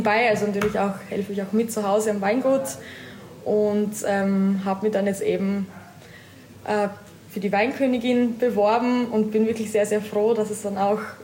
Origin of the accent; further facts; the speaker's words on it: St. Stefan ob Stainz, Styria, Austria; Ich komme aus St. Stephan ob Steins, aus dem wunderschönen Schilcherland. Und wir haben auch einen Schilcherbetrieb zu Hause.